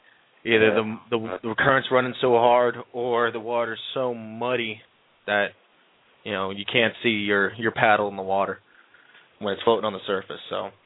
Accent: New York, United States; born or raised there

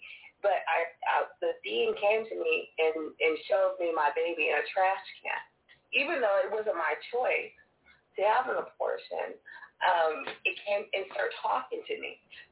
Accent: Corpus Christi, Texas, United States; born there; because I was born in Texas. I was born in Corpus Christi, Texas. So it's really deep down Texas.

